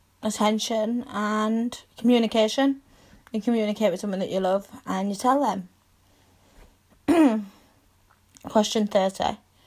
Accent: Yorkshire and the Humber, United Kingdom; My favourite saying, because we're from Yorkshire, we go, it'll be alright, it'll all come out in the wash.

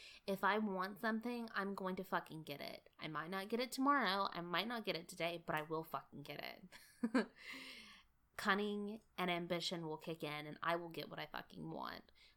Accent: East Coast, United States; now in California, United States; I love California. I love it. It was like my promised land growing up on the East Coast.

